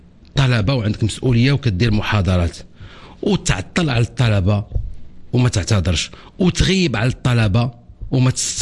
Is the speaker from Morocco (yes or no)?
yes; Morocco; كمغربي عنده غير على بلاده فقط على التمغربيه ديالو